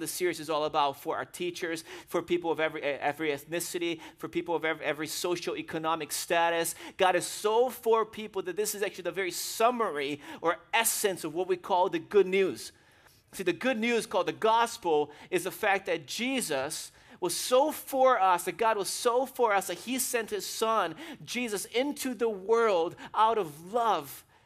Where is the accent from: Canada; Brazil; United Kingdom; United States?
Brazil; Even growing up in Brazil, for me, it was the same way.